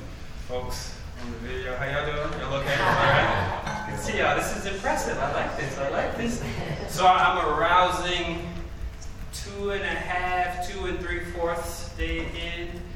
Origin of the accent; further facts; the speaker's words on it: Las Vegas, Nevada, United States; born and raised in Vegas, so back to my home state finally.